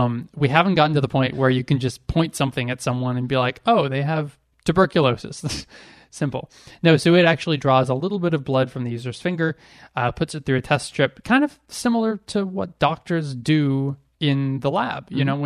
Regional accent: San Diego, California, United States; Well, I grew up in San Diego.

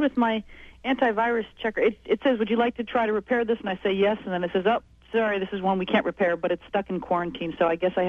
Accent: Capitola, California, United States; I'm from Capitola.

